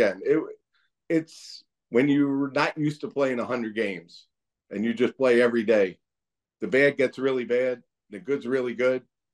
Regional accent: Haddon Heights, New Jersey, United States; Mark Yule was a Haddon Heights graduate. I was from Haddon Heights, but we all played on the same American Legion team in the summer.

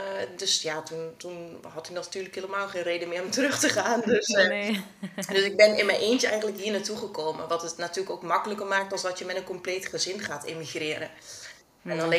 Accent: East Netherlands, Netherlands; Nederland kom ik uit het oosten. Misschien hoor je dat niet aan mijn accent. Nederlandse luisteraars zullen het wel, denk ik, meteen horen.

